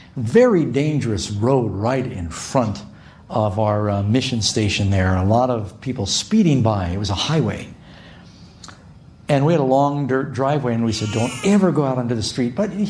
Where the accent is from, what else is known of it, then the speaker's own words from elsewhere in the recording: New York City, New York, United States; We grew up in New York City. The subway in New York.